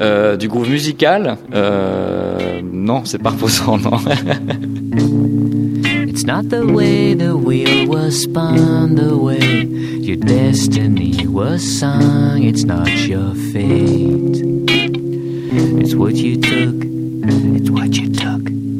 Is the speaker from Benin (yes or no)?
no; France; now in United States; Donc, même si avant tout, je suis français, j'ai toujours eu un petit peu cette différence, quoi. Et ça s'est amplifié avec les déménagements, bien sûr.